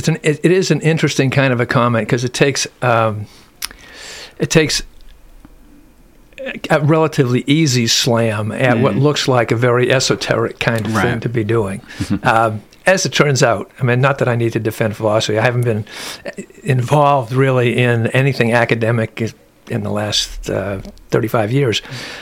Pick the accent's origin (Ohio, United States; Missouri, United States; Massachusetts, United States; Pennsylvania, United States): Massachusetts, United States; Lawrence; born there; now in Lexington, United States; Well, I was born in Lawrence, Massachusetts, small old mill town north of Boston. I've been here 44 years, the greatest majority of my life has been spent in Lexington.